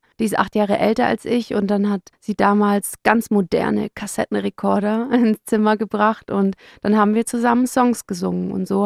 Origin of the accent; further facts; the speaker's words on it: Stuttgart, Baden-Württemberg, Germany; Ich bin aus Stuttgart und studiere an der Musikhochschule Jazz-Pop-Gesang und bin Sängerin.